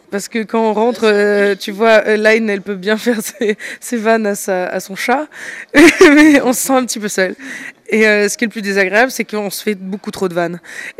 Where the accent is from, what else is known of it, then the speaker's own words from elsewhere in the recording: Nice, Provence-Alpes-Côte d'Azur, France; On vient de Nice, il n'y a pas une immense scène.